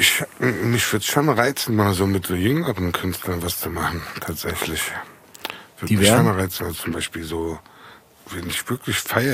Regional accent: Frankfurt, Hesse, Germany; Ja, ich bin im Markus Krankenhaus geboren worden. Ich bin Frankfurter Bub. Erst in Bockenheim und dann in Bornheim gelebt.

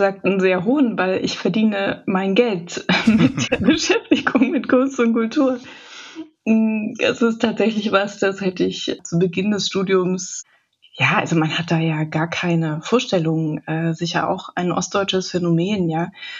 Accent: Leipzig, Saxony, Germany; born there; diese Bilder aus Leipzig gesehen habe. Und dachte, wow, in der Stadt, wo ich geboren bin, ist sowas Großartiges passiert.

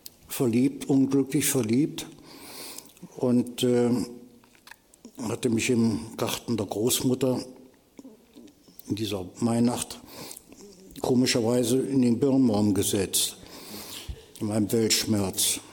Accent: Cologne, North Rhine-Westphalia, Germany; da war ich 17 Jahre alt und war in meinen Heimatort Köln-Delbrück zurückgekommen

